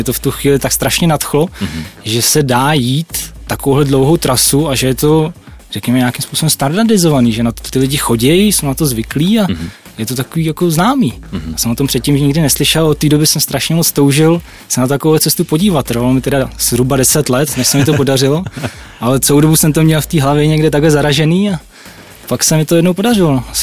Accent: Příbram, Central Bohemian Region, Czechia; změřil jsem si tu trasu s Příbrami, odkud pocházím

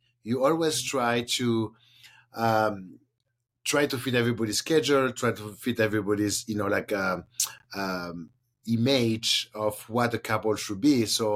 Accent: France; English is a second language; So I grew up in France, and France has, you know, obviously a reputation about food and beverage.

